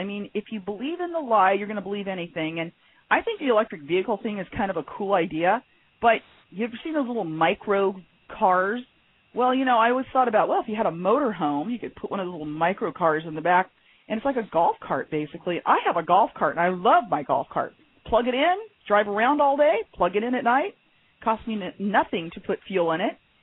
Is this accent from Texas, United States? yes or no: yes; Houston, Texas, United States; I'm from Texas. I was born in Houston, Texas, and there's something about Texas you don't want to mess with.